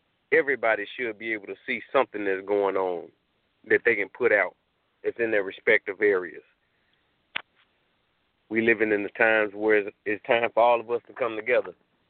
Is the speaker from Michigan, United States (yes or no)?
no; Memphis, Tennessee, United States; what's going on in my hometown of Memphis